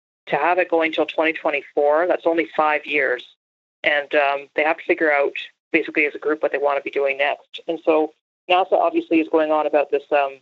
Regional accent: Canada; Yeah, since I'm Canadian

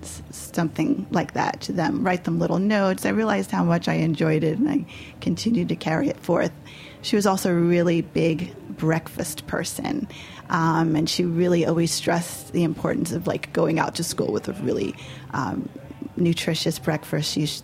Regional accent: New York City, New York, United States; I grew up on the Upper West Side, super Upper West Side kid.

